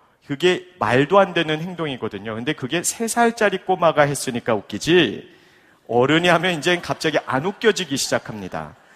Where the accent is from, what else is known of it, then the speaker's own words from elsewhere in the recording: South Korea; also born or lived in United States; 우리는 한국 사람입니다.